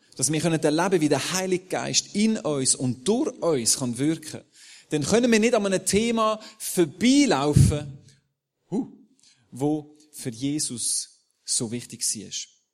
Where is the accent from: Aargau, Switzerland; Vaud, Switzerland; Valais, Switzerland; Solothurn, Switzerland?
Aargau, Switzerland; Ich komme aus dem Aargau.